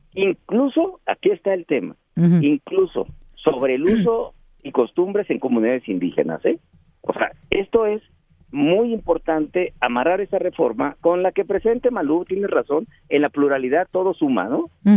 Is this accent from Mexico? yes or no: yes; Guerrero, Mexico; yo soy senador guerrerense, además soy de la Costa Chica, soy de la zona Musga.